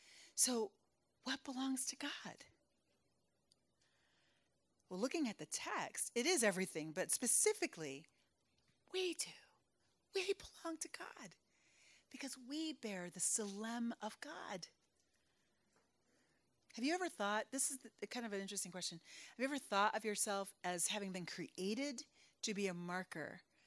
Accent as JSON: {"language": "English", "town": "Philadelphia", "region": "Pennsylvania", "country": "United States", "said": "I'm from Philly. Hello."}